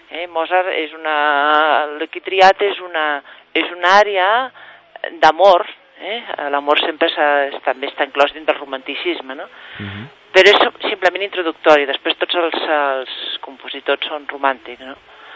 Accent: Sant Cugat del Vallès, Catalonia, Spain; Jo sóc de Sant Cugat, sí, jo visc a Mirassol, Des de fa més de 15 anys.

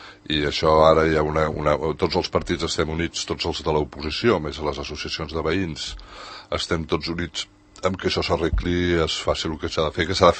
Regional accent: Catalonia, Spain; Jo sóc català i defenso el català i estimo la meva llengua

